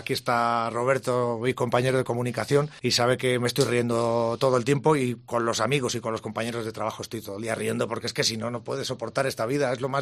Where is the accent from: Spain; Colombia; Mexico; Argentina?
Spain; Palencia, Castile and León; Soy uno más de Palencia que tiene la responsabilidad de representarlos